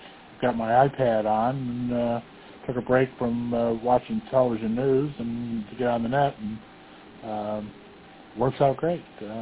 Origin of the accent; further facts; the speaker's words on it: Boonville, New York, United States; now in Hudson Valley, United States; I grew up there. Been away from there since, I left there in 77. So I've been in the Hudson Valley ever since.